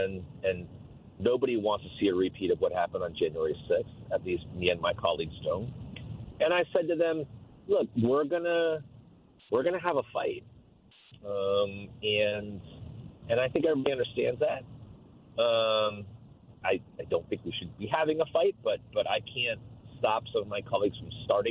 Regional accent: United States; I'm their friend and I'm an American, I'm a human being.

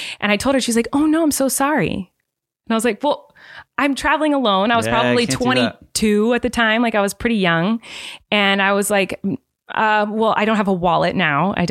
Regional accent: California, United States; because I'm stupid and from California, I didn't know the geography of Florida very well

